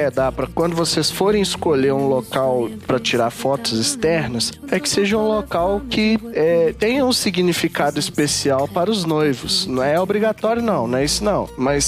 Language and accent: Portuguese; Sabará, Minas Gerais, Brazil; now in Contagem, Brazil; Eu nasci em Sabará, sou de lá, E depois que me casei, vim morar em Contagem.